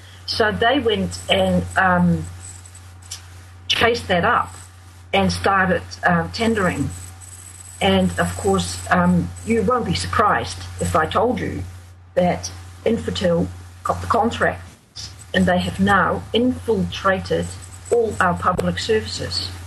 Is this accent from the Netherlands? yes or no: yes; Netherlands; English is a second language; moved away